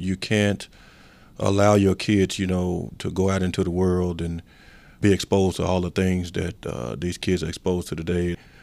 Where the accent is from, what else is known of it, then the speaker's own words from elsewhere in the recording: Memphis, Tennessee, United States; especially an African-American male in the inner city, I come from North Memphis